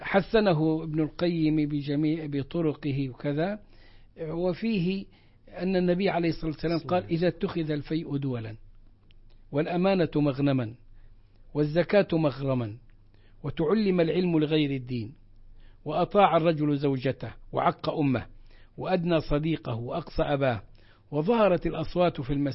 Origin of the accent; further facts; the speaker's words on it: Egypt; الريح الحمراء لها أسماء مختلفة في البلاد، لكن ظهرت عندنا في مصر في التسعينات